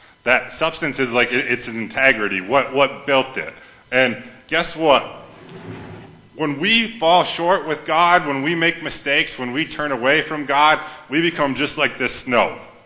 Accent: Wisconsin, United States; So I thought, since I'm from Wisconsin, we love snow.

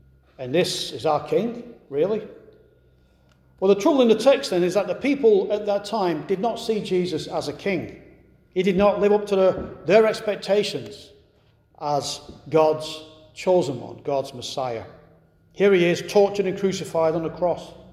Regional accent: England, United Kingdom; Now, I was raised in England, as you know

